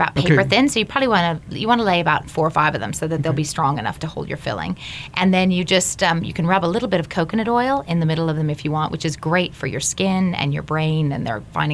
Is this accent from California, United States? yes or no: yes; California, United States; also born or lived in Pennsylvania, United States / Minnesota, United States / Chicago, United States; I was born in California.